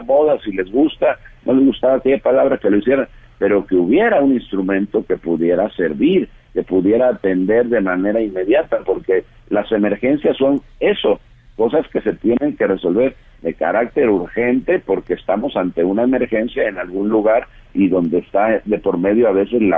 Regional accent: Veracruz, Mexico; Yo soy de Veracruz y en Veracruz es el estado con más alta inestabilidad por fenómenos naturales.

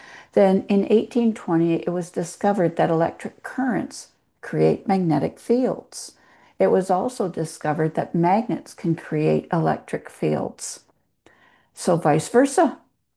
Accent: Vancouver, British Columbia, Canada; from Vancouver, Canada

